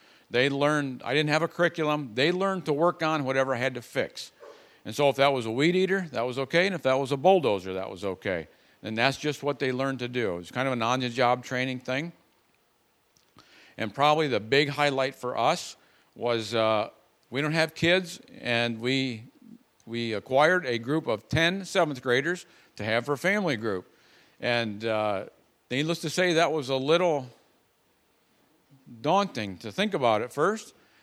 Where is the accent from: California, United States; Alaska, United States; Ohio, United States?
Ohio, United States; moved away as an adult; also born or lived in Iowa; now in Honduras; So we hail from the great state of Iowa. We're originally from Ohio, moved to Iowa in 2005 to go to Bible college. And when we're not in Iowa, we live in Honduras.